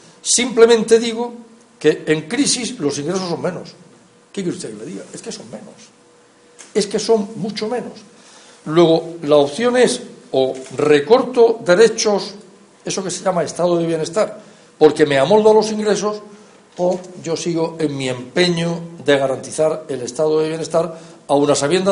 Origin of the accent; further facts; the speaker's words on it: Spain; sin olvidarme de que soy español.